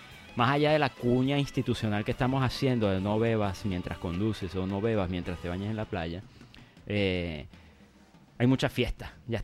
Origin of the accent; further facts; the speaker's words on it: Caracas, Capital District, Venezuela; Yo sí soy de Caracas, pues así. Se escribe Caracas y se pronuncia Caracas.